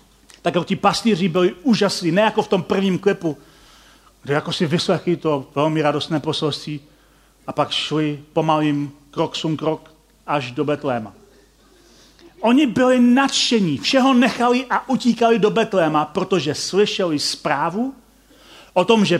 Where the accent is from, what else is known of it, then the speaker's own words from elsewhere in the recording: Silesia, Czechia; Já jsem ze Slezska původem.